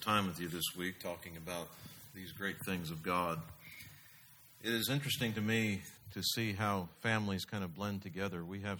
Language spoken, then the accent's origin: English; California, United States; And that wasn't so much me because I was from California, but it's a different story.